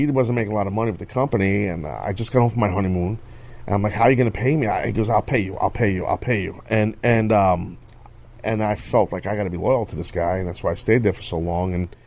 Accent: New York City, New York, United States; of wrestling in my hometown at the Garden.

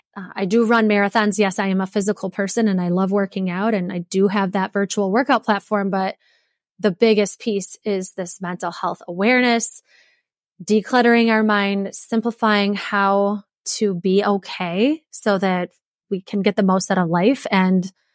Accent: Wisconsin, United States; And then I'm originally from Wisconsin. I moved to Minnesota. I'm staring at a little blizzard up here in Minnesota. I came here for college and then stayed.

